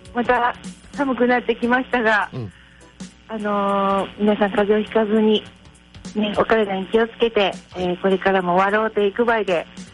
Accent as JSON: {"language": "Japanese", "region": "Fukuoka", "country": "Japan", "said": "あ、福岡です。"}